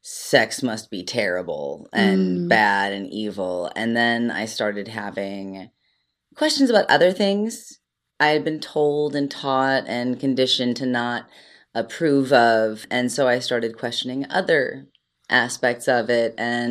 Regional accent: Cleveland, Ohio, United States; Oh yeah, everybody who follows me, if you do, I'm from Cleveland.

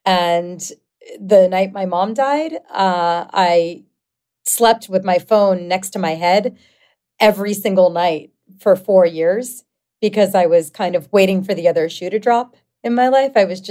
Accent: Philadelphia, Pennsylvania, United States; I'm from Philadelphia and they moved to like this condo outside Philly from my big, big, you know, house that I grew up in.

